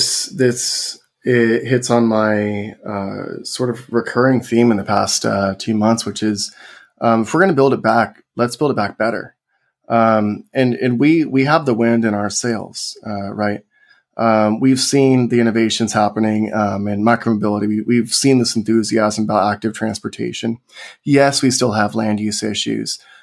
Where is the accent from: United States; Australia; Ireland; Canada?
United States; California; I come from the Central Valley of California, country boy from the middle of nowhere.